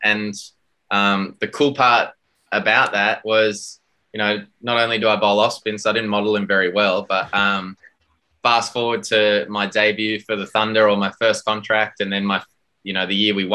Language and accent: English; Durban, KwaZulu-Natal, South Africa; I was born and raised in South Africa. So my dad was South African. My mum's English, Essex girl, don't judge. Sitting on the couch in South Africa, in Durban, with my dad